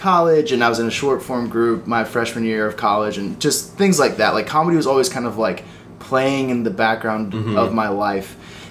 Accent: North Carolina, United States; I did most of my growing up in North Carolina

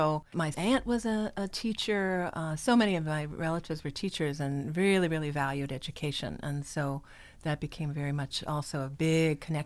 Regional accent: Hazleton, Pennsylvania, United States; also born or lived in Allentown; I was born in Allentown, actually, and my family moved up to Hazleton when I think I was 4, and my dad had his own business.

